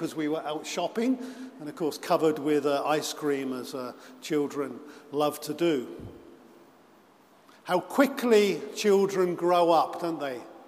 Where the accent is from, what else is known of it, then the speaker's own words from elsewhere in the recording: England, United Kingdom; I'm from England